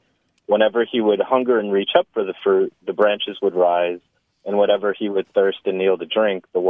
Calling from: Huntsville, Alabama, United States; I'm calling from Huntsville, Alabama.

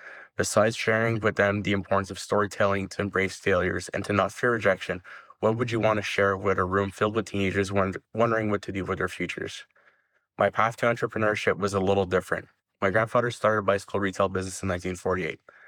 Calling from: Montreal, Quebec, Canada; from Montreal.

